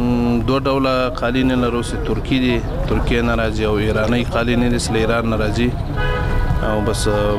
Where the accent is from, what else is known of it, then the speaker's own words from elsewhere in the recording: Logar, Afghanistan; زه د لوګر ولایت اوسیدونکو یم.